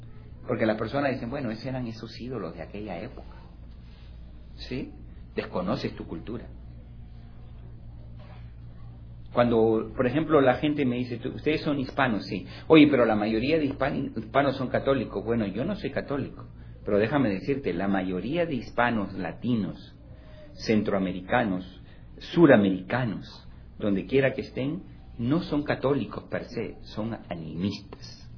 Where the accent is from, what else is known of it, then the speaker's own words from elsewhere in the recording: Peru; yo soy del Perú y puedo hablar del Perú.